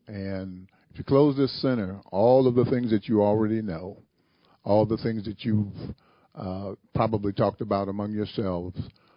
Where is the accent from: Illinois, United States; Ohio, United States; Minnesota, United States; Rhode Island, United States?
Illinois, United States; Peoria; Born and raised in Peoria all my life